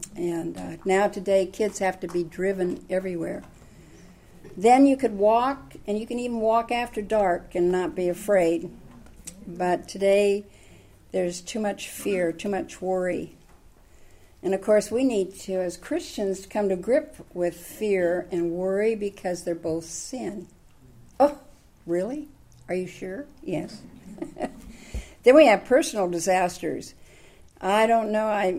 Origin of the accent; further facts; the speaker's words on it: Oakland, California, United States; But I grew up in Oakland, and we didn't lock our doors.